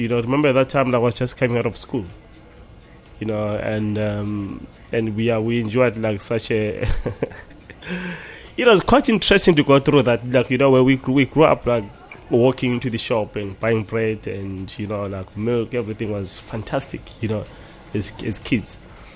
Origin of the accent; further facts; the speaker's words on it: Victoria Falls, Matabeleland North, Zimbabwe; I grew up like in Vic Falls. That's in Zim.